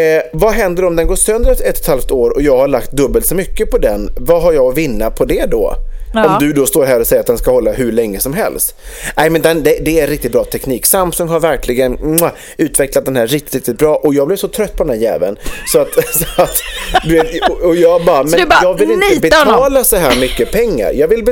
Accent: Borås, Västra Götaland County, Sweden; Jag kommer också från Borås, så det känns lite hemma att beställa därifrån.

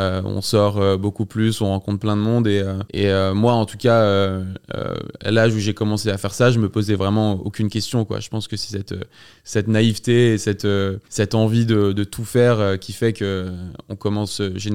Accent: Toulon, Provence-Alpes-Côte d'Azur, France; j'ai commencé en mixant dans des soirées privées à Toulon, là où j'ai grandi.

